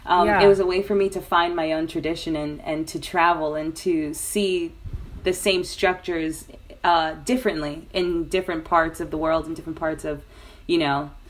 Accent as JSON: {"language": "English", "town": "Miami", "region": "Florida", "country": "United States", "tie": "born or raised there", "said": "I was raised in Miami, Florida, and my mom is from Guyana and my dad is from Haiti. And we're a Muslim family. We're born Muslim."}